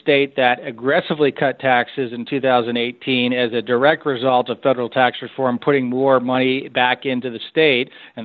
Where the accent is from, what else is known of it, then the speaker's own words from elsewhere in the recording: Michigan, United States; But my home state of Michigan moved to much more of a 401k private sector model last last year for its teachers plan